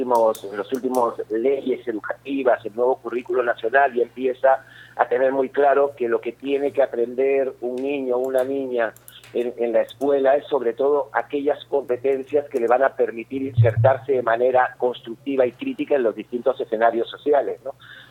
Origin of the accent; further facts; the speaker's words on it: Lima, Peru; moved away; also born or lived in Spain; yo me fui de Perú a principios de los 90 y he hecho toda mi carrera profesional en España. Y claro, yo la referencia que tenía en la escuela peruana es la que yo viví aquí en Lima, en toda mi infancia y mi adolescencia